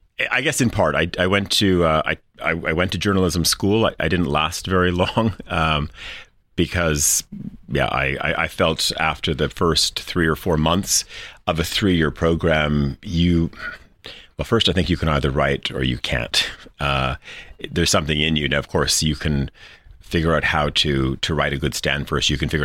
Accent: Winnipeg, Manitoba, Canada; moved away as an adult; also born or lived in Montreal / Toronto / United Kingdom; now in Switzerland; I'm Canadian. Was born in Western Canada, really almost in the geographical center of North America in a place called Winnipeg. So grew up principally in three places in Canada, in Winnipeg and Montreal and Toronto, and spent my first 20 years there, and then went to the UK.

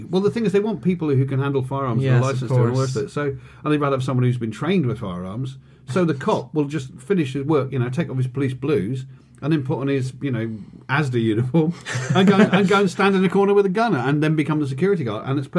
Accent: South West England, United Kingdom; I grew up in Cornwall. As you can tell occasionally when I get some of my flat vowels.

